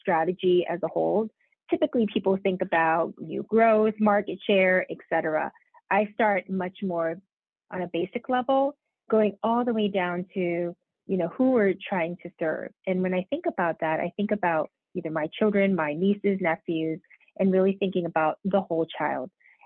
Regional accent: New York City, New York, United States; I always joke, growing up in New York City

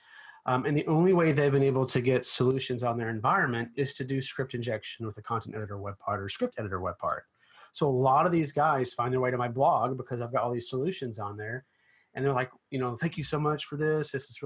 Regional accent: Arkansas, United States; They call it hillbilly tabs because I'm from Arkansas. I'm a hillbilly, right?

